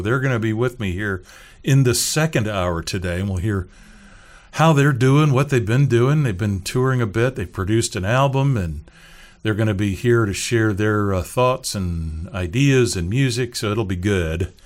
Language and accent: English; Seattle, Washington, United States; I'd done quite a bit of that work from my hometown in Seattle, Washington.